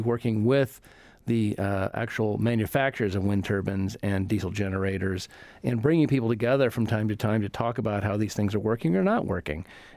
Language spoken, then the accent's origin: English; Iowa, United States; where I grew up in Iowa, when I was growing up, there was no wind turbines.